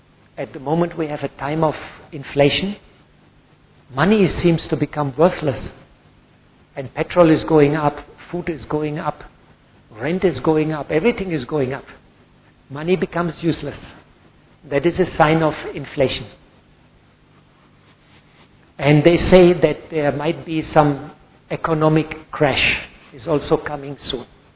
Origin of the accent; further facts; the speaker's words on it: Germany; English is a second language; And I'm now 60 years old and I'm from Germany.